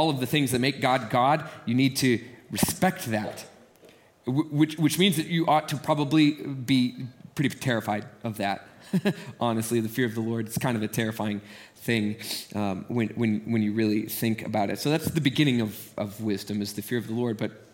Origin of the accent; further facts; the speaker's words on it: Amarillo, Texas, United States; Here's the thing, I'm from Amarillo, Texas, and I was raised by the low tech redneck.